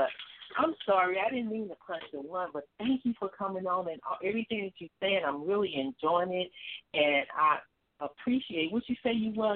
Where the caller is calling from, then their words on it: St. Louis, Missouri, United States; from St. Louis, Missouri, mock number 28.